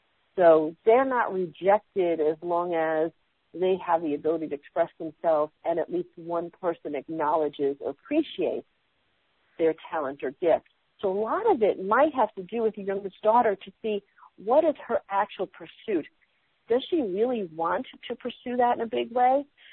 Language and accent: English; New York City, New York, United States; I remember growing up in New York City, my dad was in AA and Alcoholics Anonymous.